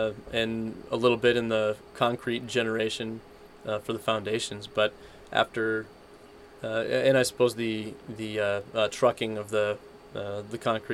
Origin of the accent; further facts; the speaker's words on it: Saginaw, Michigan, United States; As born and raised in Saginaw, so I'm very familiar with the Michigan weather patterns.